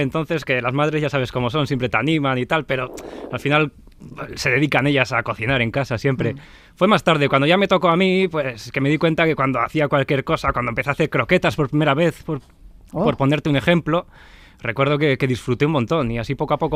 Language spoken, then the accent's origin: Spanish; Vitoria, Basque Country, Spain; Soy de Vitoria, ya con eso...